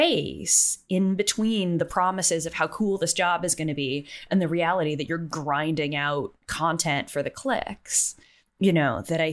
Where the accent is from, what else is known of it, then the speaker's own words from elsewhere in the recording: United States; I'm American, so most of my sort of background on this is American